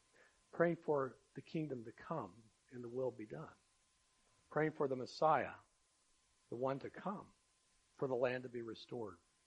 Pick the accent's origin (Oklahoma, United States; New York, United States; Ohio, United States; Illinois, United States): Oklahoma, United States; I'm from Oklahoma, so.